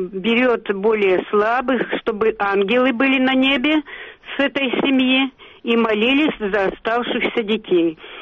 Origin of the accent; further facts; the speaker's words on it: Siberia, Russia; born there; а я родилась в Сибири, тоже там голодомор был.